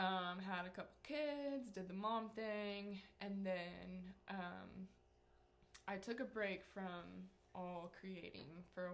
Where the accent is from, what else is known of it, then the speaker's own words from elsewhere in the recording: Illinois, United States; now in Huntsville, United States; I am originally from Illinois.